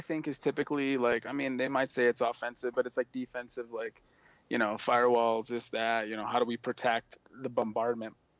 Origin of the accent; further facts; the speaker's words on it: Buffalo, New York, United States; Yeah, so I grew up in Western New York, Buffalo, and went in the Army at 17